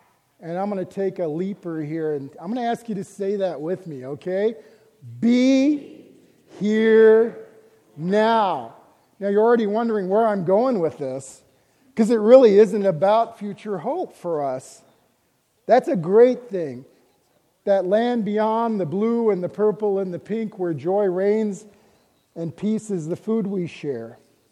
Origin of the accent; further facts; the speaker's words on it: Texas, United States; I'm from Texas. This is really hard.